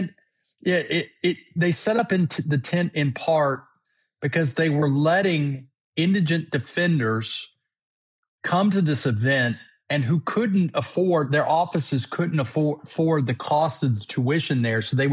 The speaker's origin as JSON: {"language": "English", "region": "Louisiana", "country": "United States", "said": "And I'm like, and you know, I'm from South Louisiana."}